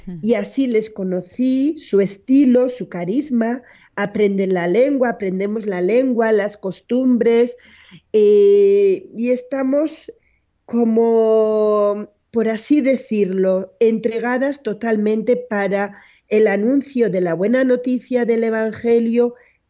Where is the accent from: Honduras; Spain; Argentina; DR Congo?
Spain; northern Spain; Yo soy del norte de España